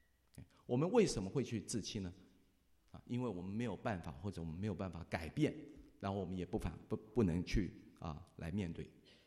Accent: China; 没法律才自由嘛，我们中国人说无法无天

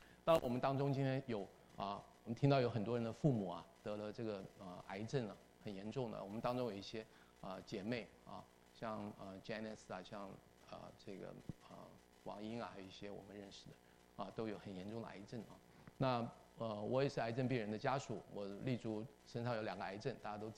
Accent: Taiwan; 我在台湾生长大，我们那时候你在考大学

